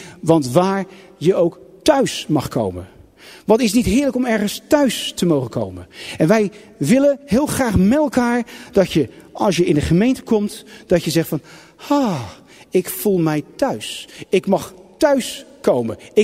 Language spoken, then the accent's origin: Dutch; Netherlands; Ik ben een Nederlander.